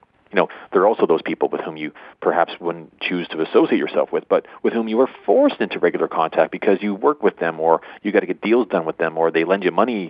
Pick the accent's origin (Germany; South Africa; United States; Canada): Canada; Toronto, Ontario; He's from Saskatchewan and I'm from Toronto.